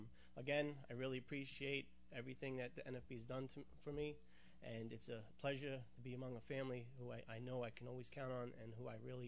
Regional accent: New York, United States; Well, I'm from New York, and I really don't think I need a microphone because I got a loud voice. So all us New Yorkers, we like to be heard.

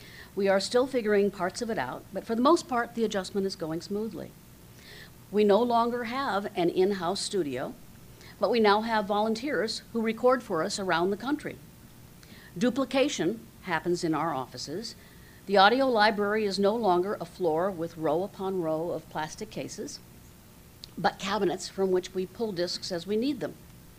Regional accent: Kansas, United States; I'm from Kansas.

